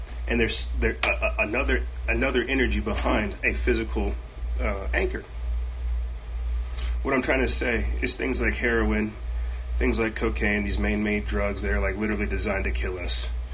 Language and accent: English; United States; I love whiskey. I'm an American.